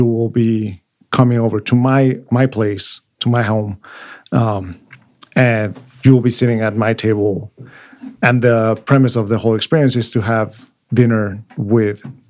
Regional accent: Mexico City, Mexico; I'm from Mexico City.

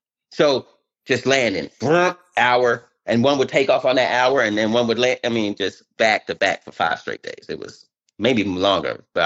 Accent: United States; because that had to be one of my proudest days as an American.

